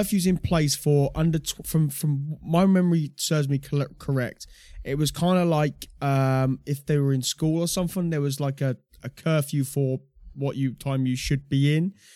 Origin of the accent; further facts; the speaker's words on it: United Kingdom; As a British person seeing it, it was mad.